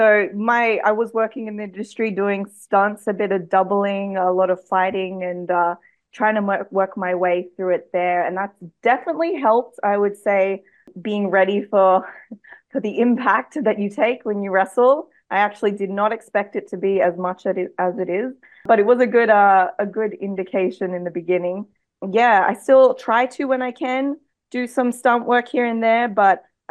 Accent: Australia; You know, I'm from Australia, but I do have Chinese roots.

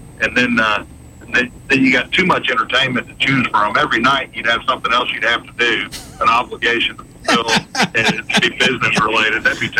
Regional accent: Marion, Indiana, United States; I grew up in Marion, Indiana, and you talk about brain drain.

